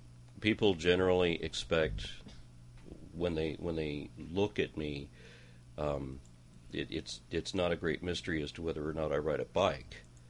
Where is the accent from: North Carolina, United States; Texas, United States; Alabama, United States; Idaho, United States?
Texas, United States; I get special privileges being a Texan in that I'm not expected to pronounce anything correctly.